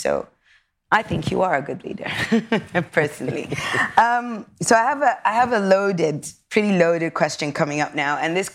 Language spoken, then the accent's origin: English; Sudan; also born or lived in Europe; We've been born and raised in Europe. We're both African, and we're both glazed with Arabia, me being from Sudan